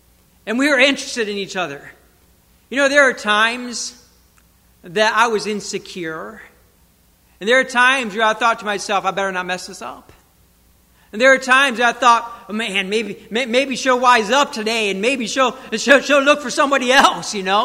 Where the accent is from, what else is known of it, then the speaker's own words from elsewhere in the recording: Michigan, United States; When I was growing up in Michigan, Michigan's a unique state.